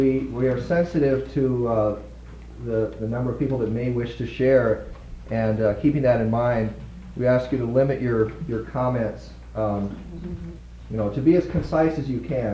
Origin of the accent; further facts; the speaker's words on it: South Dakota, United States; For myself, growing up in South Dakota, for me it seemed as though gay and lesbian people didn't exist